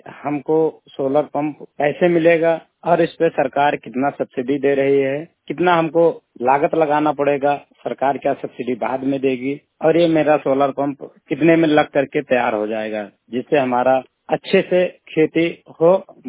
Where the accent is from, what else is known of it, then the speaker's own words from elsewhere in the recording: Nand Nagar, Uttar Pradesh, India; मैं जनपद बलरामपुर के ब्लाक हरैया सदघरवा की ग्राम पंचायत नंद नगर का मंडी का रहने वाला हूं।